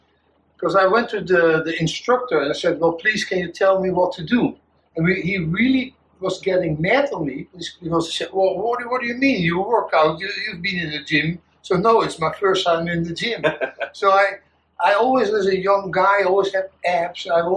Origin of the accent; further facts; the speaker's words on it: Netherlands; In Holland.